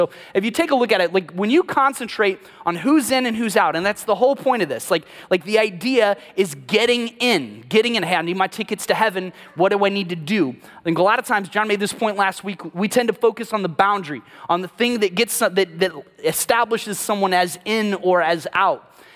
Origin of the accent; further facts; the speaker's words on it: St. Louis, Missouri, United States; I'm from St. Louis.